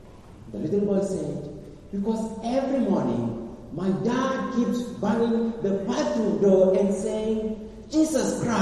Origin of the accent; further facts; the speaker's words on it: Kenya; if I went back home, my own village where I grew up in Kenya, they know me.